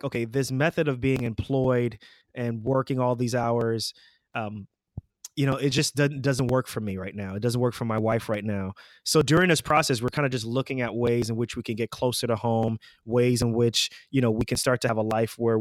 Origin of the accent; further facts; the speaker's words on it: New York metropolitan area, United States; We're both from the New York, New Jersey area.